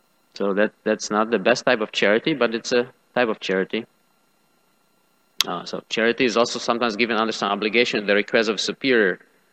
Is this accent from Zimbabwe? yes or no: no; Poland; I grew up in Poland